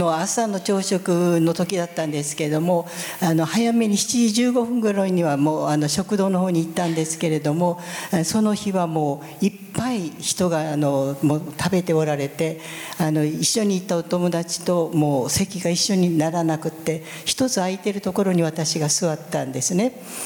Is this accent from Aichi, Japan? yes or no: no; Fukuoka, Japan; それで私は福岡から来ましたって、日本から福岡ですって言っても福岡が分かられないんですね。だから日本の南の方の福岡ですよって言って